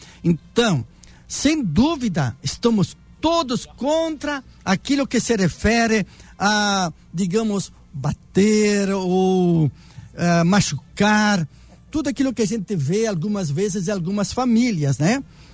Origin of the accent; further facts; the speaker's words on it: Rio Grande do Sul, Brazil; now in Dourados, Brazil; eu quando morava lá no Rio Grande do Sul, sou gaúcho, né? Torço para o Internacional, sou gaúcho.